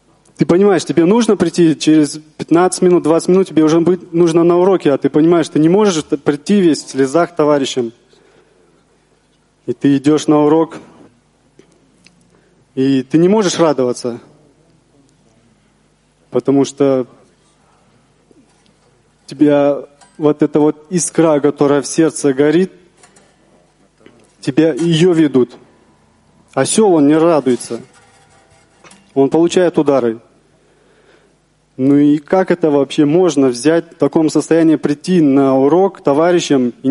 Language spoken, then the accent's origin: Russian; Shchuchinsk, Akmola Region, Kazakhstan; из Щучинска